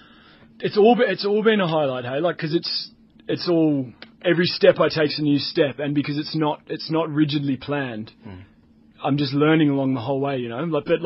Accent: Australia; I'm from Australia.

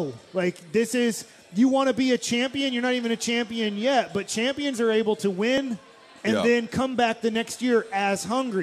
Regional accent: Duncanville, Texas, United States; Well, I just figured I'm from Duncanville.

